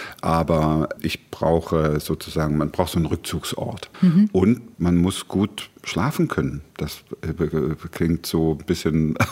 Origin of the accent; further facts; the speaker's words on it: Pirna, Saxony, Germany; now in Potsdam, Germany; Ich bin zu Hause in Potsdam, das muss man schon sagen. Klar, ich habe natürlich meine Kindheit in Pirna verbracht und ich bin da gebürtig und habe immer eine enge Beziehung dahin und ich habe auch noch Verwandte da.